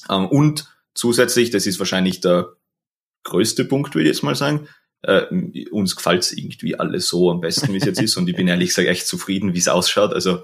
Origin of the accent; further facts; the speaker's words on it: Innsbruck, Tyrol, Austria; now in Vienna, Austria; Also wie ich bin eigentlich aus Innsbruck, das ist der Nähe von Innsbruck und bin 2017 bin ich nach Wien gezogen.